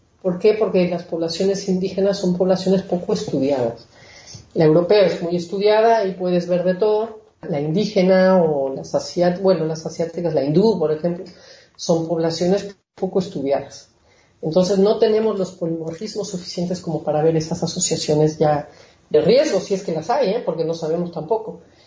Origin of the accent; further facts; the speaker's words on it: Mexico; moved away as an adult; also born or lived in United States / Sweden; Yo nací en los Estados Unidos de padres mexicanos, crecí en México, estudié medicina en México, y a los 25 años me fui a Suecia a hacer el doctorado en inmunología, y después fui a hacer mi postdoctorado en la Universidad de Uppsala